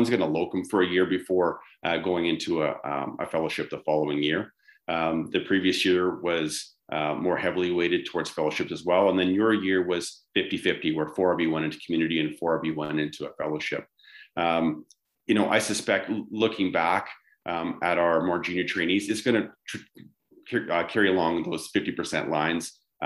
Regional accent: British Columbia, Canada; growing up in Lower Mainland, I was used to very dreary, wet winters.

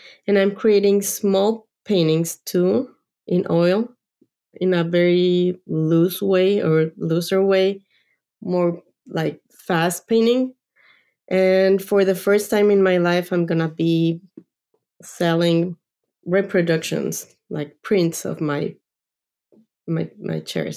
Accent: Mexico City, Mexico; I grew up in Mexico City, and Mexico City, it's full of colors.

